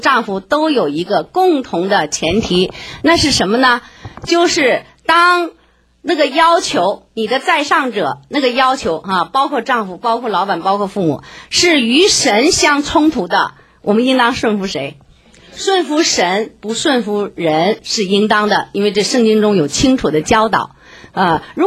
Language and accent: Chinese; China; 我自己呢，我也是从国内来的，而且呢，我也是姊妹